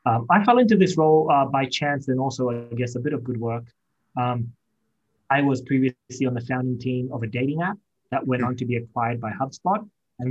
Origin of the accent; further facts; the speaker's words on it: Pakistan; now in Australia; They don't mean anything here in Australia, because we're originally from Pakistan.